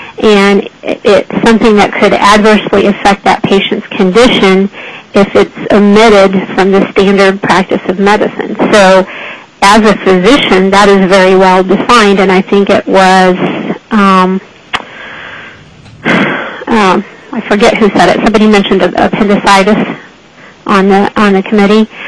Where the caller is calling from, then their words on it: Anchorage, Alaska, United States; I'm calling from Anchorage, representing myself.